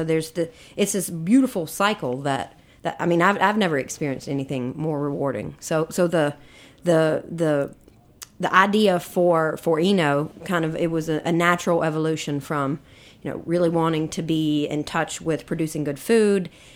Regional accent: North Carolina, United States; So essentially, I'm from Eastern North Carolina. I grew up in a rural county. It was a farming community.

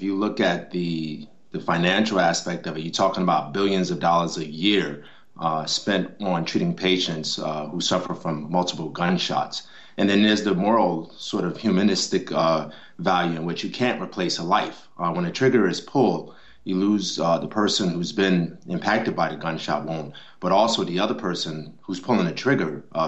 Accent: Newark, New Jersey, United States; Yeah, I grew up in Newark, and I mean, firsthand, I experienced it myself.

